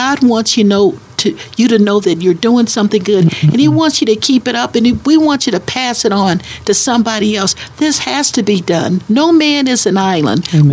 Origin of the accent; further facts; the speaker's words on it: Kansas City, Missouri, United States; Well, I was born in Kansas City, Kansas, thank you very much. But yeah, we were raised in Kansas City, Missouri.